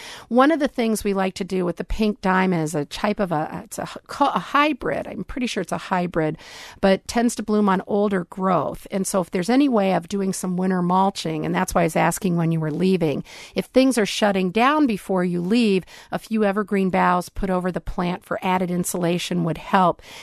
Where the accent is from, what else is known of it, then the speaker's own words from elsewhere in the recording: Wisconsin, United States; I'm from Wisconsin. I use an old ice cream bucket for mine.